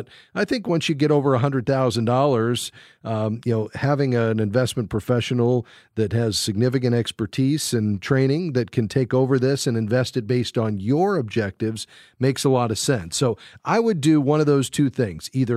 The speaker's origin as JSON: {"language": "English", "town": "Fort Lauderdale", "region": "Florida", "country": "United States", "said": "Okay, I know exactly where that is because I'm from Fort Lauderdale. So Pembroke Pines was just down the street."}